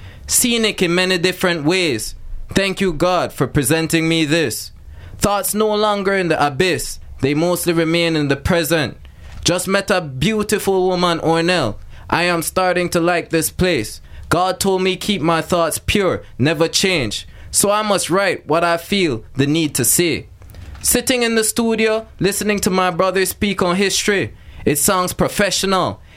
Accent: Belize; French is a second language; also born or lived in Trinidad and Tobago; Je viens de Caraïbes. Je suis né à Trinité et Tobago et j'ai grandi au Belize.

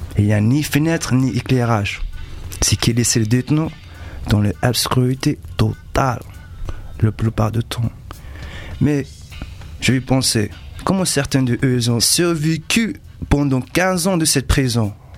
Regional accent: Morocco; Je veux amener de mon pays d'origine, le Maroc, pays du soleil et de la menthe.

